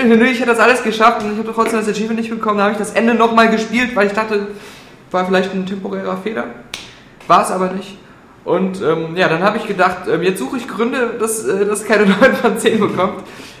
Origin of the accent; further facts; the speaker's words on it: Hürth, North Rhine-Westphalia, Germany; weil viele Folgen in meiner Heimat in Hürth gedreht werden